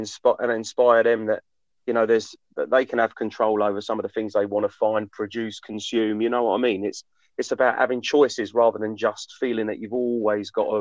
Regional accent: East of England, United Kingdom; I grew up in Essex, in a rural part of Essex, and I've always been sort of in love with the woods and everything like that. So certainly around Epping Forest, that's where I was brought up.

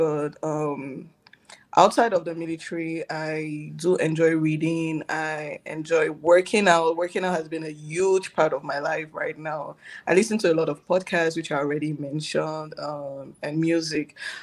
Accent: Cameroon; now in El Paso, United States; I am 29 years old, born and raised in Cameroon, living now in El Paso, Texas, USA.

